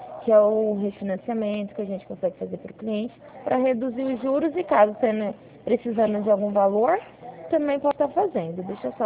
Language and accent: Portuguese; Ribeirão Preto, São Paulo, Brazil; Eu sou de Ribeirão Preto.